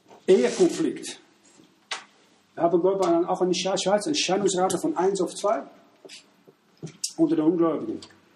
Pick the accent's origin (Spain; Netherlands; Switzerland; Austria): Netherlands; Amsterdam, North Holland; German is a second language; weit weg von Amsterdam, wo ich aufgewachsen bin